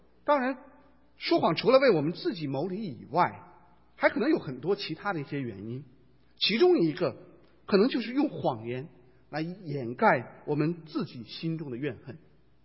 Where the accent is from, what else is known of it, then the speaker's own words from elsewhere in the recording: Beijing, China; 我是在北京出生北京长大的